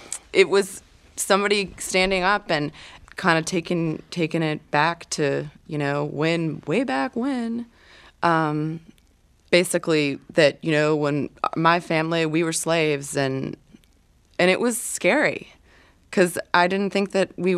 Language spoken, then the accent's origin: English; Charlottesville, Virginia, United States; It's interesting because I'm actually from Charlottesville, Virginia, so I'm about 2.5 hours south.